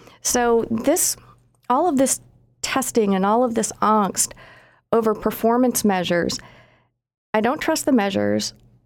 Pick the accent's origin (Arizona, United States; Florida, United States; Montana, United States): Arizona, United States; And my home state of Arizona, where I live, I thought it was a good idea